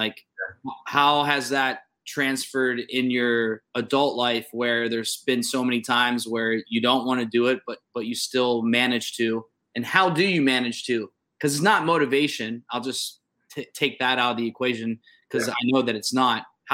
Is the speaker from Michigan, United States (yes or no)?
no; Youngstown, Ohio, United States; I'm from Youngstown, which is an hour west of you.